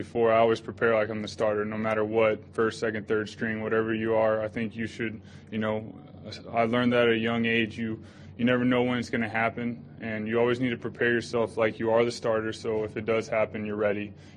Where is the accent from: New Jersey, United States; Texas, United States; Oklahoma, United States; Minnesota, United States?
Texas, United States; I am from Texas